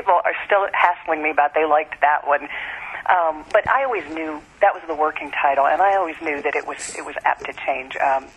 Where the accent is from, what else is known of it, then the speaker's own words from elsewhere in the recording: Washington, District of Columbia, United States; I grew up in the Washington, D.C. area.